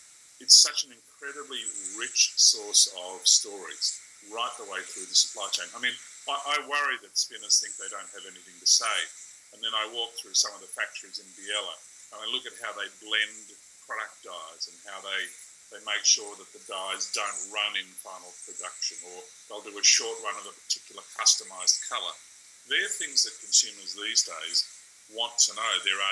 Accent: Australia; that's a very valuable thing to me as an Australian.

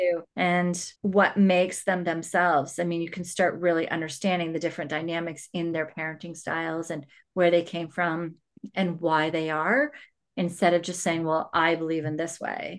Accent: Saskatchewan, Canada; born there; So I was born in Saskatchewan, in Canada, in Saskatchewan. And my mom's whole family was in Saskatchewan, and we spent all of our time with them.

